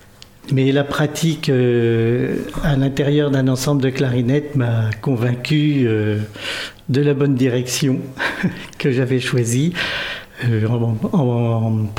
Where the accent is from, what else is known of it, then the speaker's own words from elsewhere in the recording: Grand Est, France; Je viens de Champagne et j'ai pratiqué l'ensemble de clarinette en Champagne une trentaine d'années comme amateur.